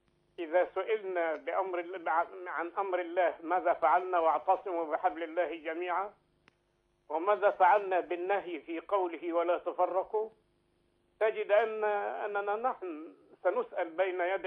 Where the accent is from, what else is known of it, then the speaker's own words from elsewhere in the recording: Upper Egypt, Egypt; أنا طبعا مصري ومن صعيد مصر وأعرف طبيعة الناس.